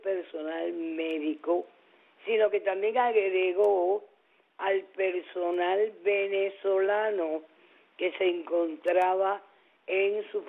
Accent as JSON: {"language": "Spanish", "country": "Cuba", "said": "lo voy a decir como cubana"}